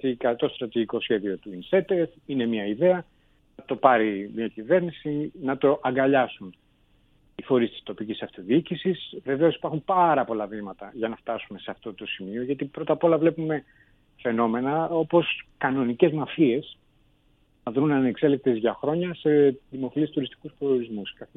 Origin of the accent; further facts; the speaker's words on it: Greece; Έχουμε εισοδήματα εμείς ως Έλληνες, τα οποία έχουν μείνει, ακόμα δεν έχουν επανέλθει από τη μεγάλη κρίση της προηγούμενης δεκαετίας στο επίπεδο που ήταν.